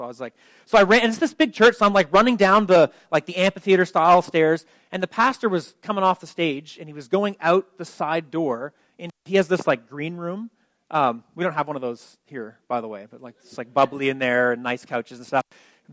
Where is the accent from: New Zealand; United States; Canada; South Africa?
Canada; where are you from? And I told him, you know, Canada, and I pastor a church.